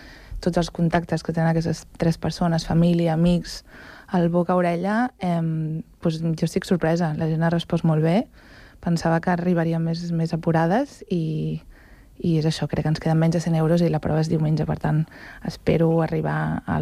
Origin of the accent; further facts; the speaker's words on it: Sant Cugat del Vallès, Catalonia, Spain; Jo sóc de Sant Cugat